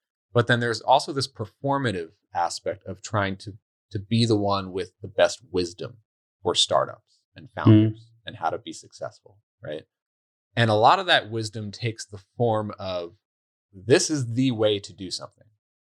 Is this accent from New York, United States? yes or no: yes; New York, United States; I mean, I'm from New York originally.